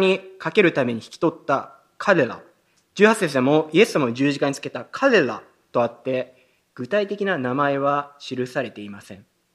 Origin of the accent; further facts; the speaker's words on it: Kanagawa, Japan; 私、日本の神奈川県生まれ、神奈川県育ちの